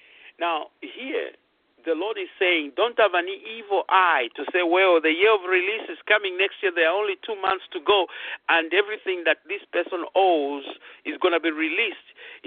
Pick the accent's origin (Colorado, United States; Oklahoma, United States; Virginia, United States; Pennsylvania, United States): Oklahoma, United States; Tulsa; I had so much of thousands of dollars when I came from Tulsa, Oklahoma